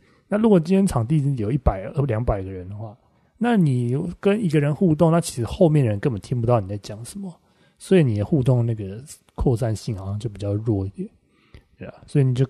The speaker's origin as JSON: {"language": "Chinese", "region": "Taipei", "country": "Taiwan", "tie": "born or raised there", "said": "就是我们家以前小时候住在那个松山区，然后比较像是那种巷子里面的那种地方，那种几巷几弄的那种一楼的那种很老旧的公寓里面"}